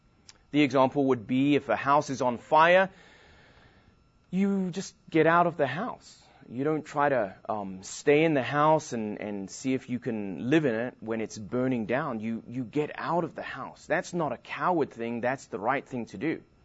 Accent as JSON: {"language": "English", "region": "England", "country": "United Kingdom", "said": "Being English, I think it's pretty good."}